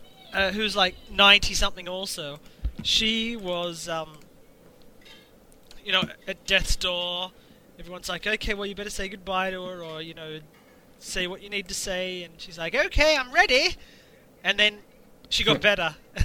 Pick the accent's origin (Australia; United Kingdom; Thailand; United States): Australia